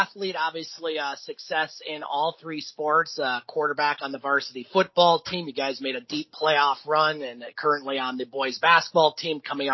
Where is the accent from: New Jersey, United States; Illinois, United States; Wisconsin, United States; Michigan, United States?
Michigan, United States; Sault Ste. Marie; from the Sioux, I'm from the Sioux, but always have a soft spot for the folks in Rudyard.